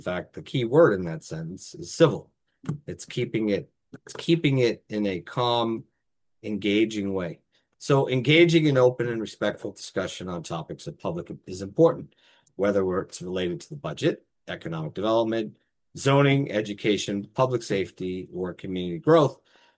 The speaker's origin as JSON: {"language": "English", "town": "Watertown", "region": "Massachusetts", "country": "United States", "lives_now": "Franklin, United States", "said": "in 1998, my wife Nicole and I moved to Franklin, actually from the city. She was from Rosendale, I was from Watertown, to set roots down here and start a family."}